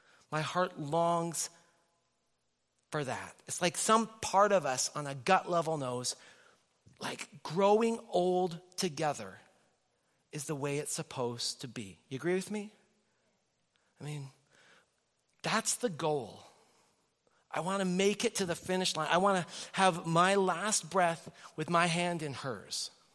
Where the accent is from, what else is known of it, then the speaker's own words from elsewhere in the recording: Nelson, British Columbia, Canada; my hometown of Nelson, British Columbia.